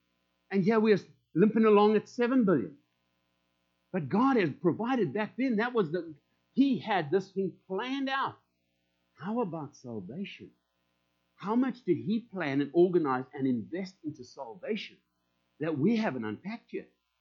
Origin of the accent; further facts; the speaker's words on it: South Africa; now in United States; as our citizen changed from being South African to American? Oh my gosh, you know how nice it is to walk up with my blue passport to that custom guy, and he doesn't have to snarl at me because I've got a green South African passport